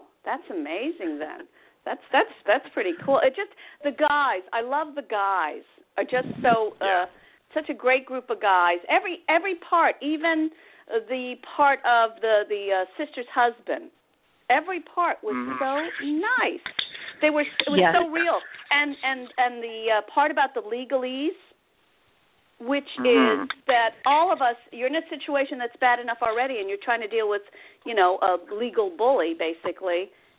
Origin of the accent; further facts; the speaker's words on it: New York, United States; I'm a New Yorker, so I am the person who goes to museums to watch films